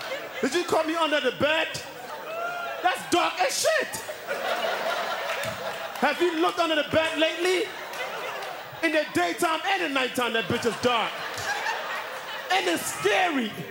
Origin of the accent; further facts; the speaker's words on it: Ghana; I'm originally from Ghana, West Africa.